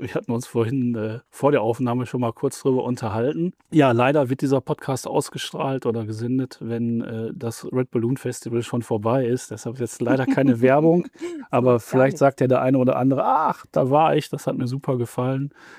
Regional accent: Dorsten, North Rhine-Westphalia, Germany; Aber ich komme aus Dorsten

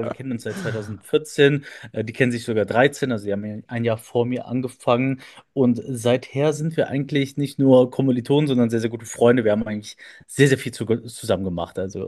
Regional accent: Cologne, North Rhine-Westphalia, Germany; ich bin eine Kölsche Jung, aus Köln gebürtig, dann nach Aachen gezogen für mein Studium an der RWTH Aachen

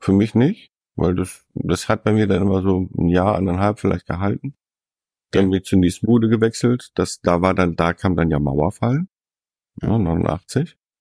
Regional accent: Northern Germany, Germany; ich komme aus dem Norden

